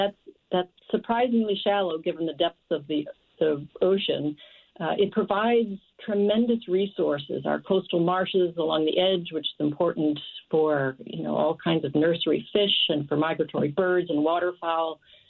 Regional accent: Glastonbury, Connecticut, United States; I remember as a kid growing up in Glastonbury, walking down along the Glastonbury Meadows on the Connecticut River, and of course now I live at the Connecticut River estuary.

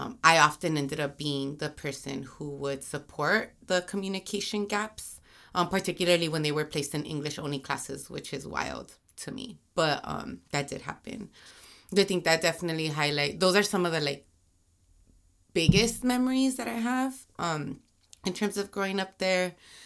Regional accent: Bell Gardens, California, United States; but growing up in Bell Gardens, I think, was definitely tough in a way, just in terms, you know, we're all low-income communities. All of my family, all the families around me, right, we were first-gen migrants to this country. So I was born here, but my parents were not.

